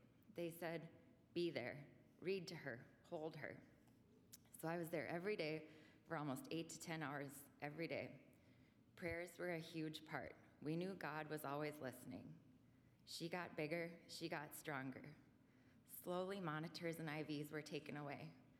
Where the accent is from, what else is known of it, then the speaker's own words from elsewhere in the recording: Morris, Minnesota, United States; I grew up in Morris, and I was a member of First Lutheran Church